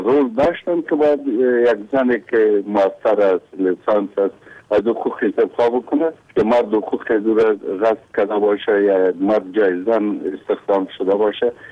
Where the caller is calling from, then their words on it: Kabul, Afghanistan; از کابل هستم.